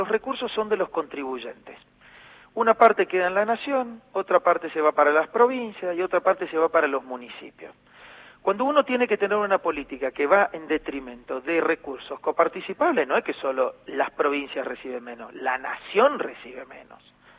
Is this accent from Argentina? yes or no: yes; Argentina; somos ciudadanos argentinos